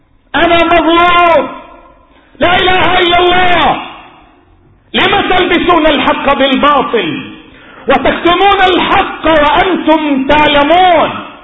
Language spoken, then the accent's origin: Arabic; Yemen; نحن وجميع أبناء اليمن